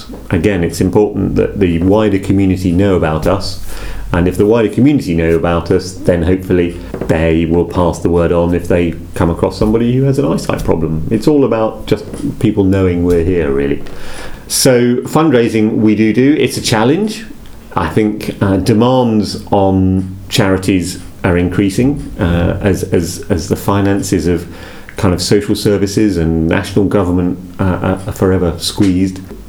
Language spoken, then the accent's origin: English; East of England, United Kingdom; I live just down the road. I live at the other end of Magdalen Street in Norwich. I'm from Norfolk.